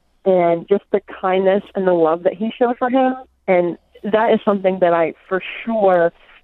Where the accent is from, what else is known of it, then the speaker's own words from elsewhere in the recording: Latrobe, Pennsylvania, United States; also born or lived in Pittsburgh; I grew up in Latrobe, Pennsylvania, where Fred Rogers was originally from. I also lived in Pittsburgh for a time.